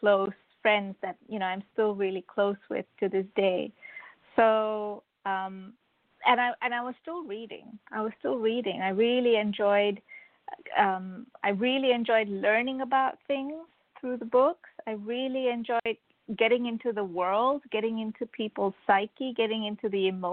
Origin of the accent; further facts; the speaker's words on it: Malaysia; basically I grew up in Malaysia, and I also grew up a Hindu.